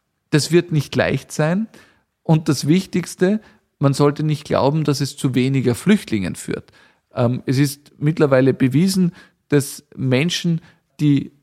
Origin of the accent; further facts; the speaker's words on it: Austria; urlaubt ganz gern auch bei uns in Österreich